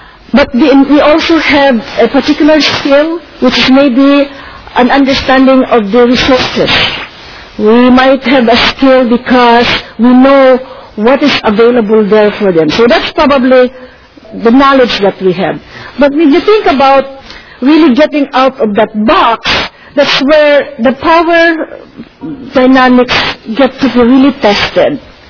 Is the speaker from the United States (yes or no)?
no; Philippines; because I am Filipino and I can speak a particular language, but I cannot claim to know any of the other communities.